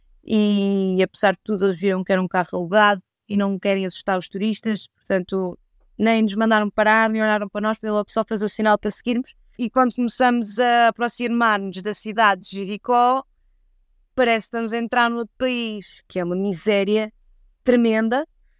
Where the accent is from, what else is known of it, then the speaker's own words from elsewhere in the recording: Cascais, Lisbon, Portugal; E ele perguntou de onde é que nós éramos. Ah, somos de Cascais.